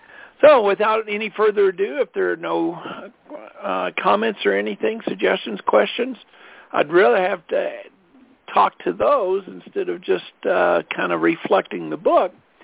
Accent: Colorado, United States; from Colorado.

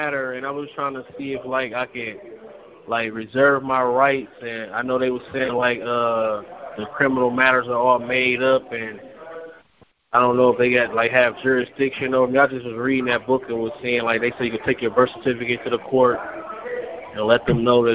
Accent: Detroit, Michigan, United States; I'm from Detroit, Michigan.

